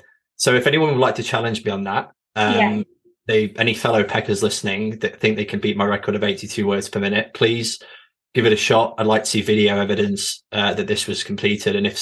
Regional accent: Chesterfield, East Midlands, United Kingdom; I'm from Chesterfield, so London's not my strong suit.

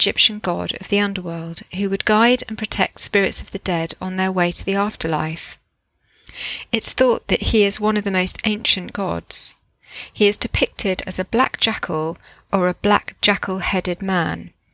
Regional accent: Puerto Rico; I grew up in Puerto Rico, and he kept visiting me, just standing by my door, watching me.

